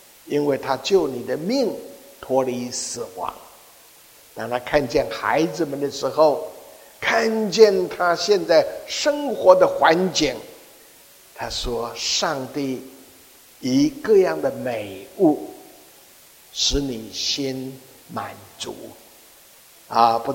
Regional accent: Taiwan; moved away as an adult; now in United States; 全家就移民到美国来，当时我最大的女儿是16岁，最小的是9岁。我们是从台湾就移民到美国来。

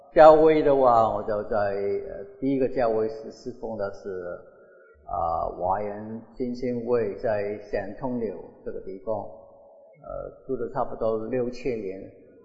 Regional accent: Hong Kong; accent: Cantonese; Chinese is a second language; moved away as an adult; also born or lived in Shanghai, China; now in United States; 因为我本身是上海人，六岁的时候从上海跟父母亲移民到香港，然后在香港长大，所以我讲的有广东的口音，所以原谅啊，不是很纯正的普通话，在香港念了小学、中学

